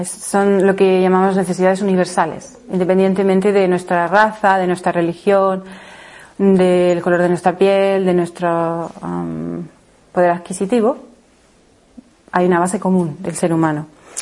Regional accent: Murcia, Region of Murcia, Spain; also born or lived in England; vivía en Inglaterra, yo soy de Murcia, y bueno, necesitaba salir de mi contexto

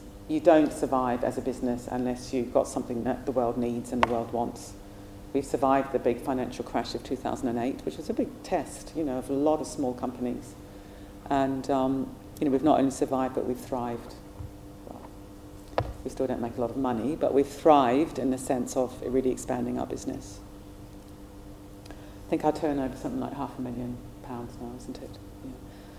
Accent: New Zealand; So I was brought up in New Zealand. I was very sporty, very outdoorsy, did a lot of mountain climbing

